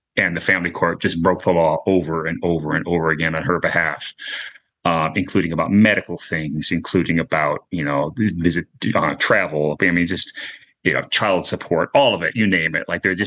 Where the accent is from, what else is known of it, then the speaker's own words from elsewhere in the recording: United States; also born or lived in New Zealand; I'm originally from the States.